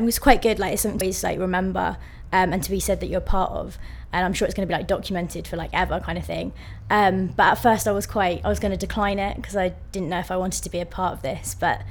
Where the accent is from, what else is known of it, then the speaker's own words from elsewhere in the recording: Leeds, Yorkshire and the Humber, United Kingdom; 6th of the 7th, 89, and I'm from Leeds.